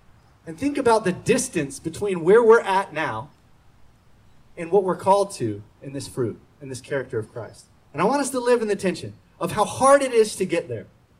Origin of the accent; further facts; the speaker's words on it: Florida, United States; whenever I was growing up in Florida, and we had two-a-day football practices in Florida August heat